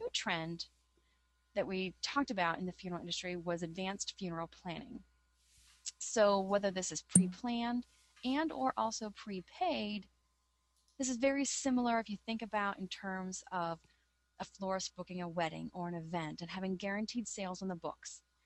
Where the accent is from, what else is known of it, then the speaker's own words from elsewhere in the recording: Pittsburgh, Pennsylvania, United States; I'm from Pittsburgh. I make sure that I have terrible towels in my store.